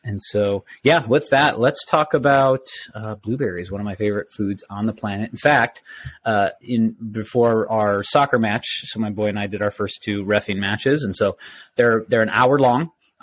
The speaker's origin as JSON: {"language": "English", "region": "Illinois", "country": "United States", "tie": "born or raised there", "said": "He and I grew up in Illinois picking blueberries."}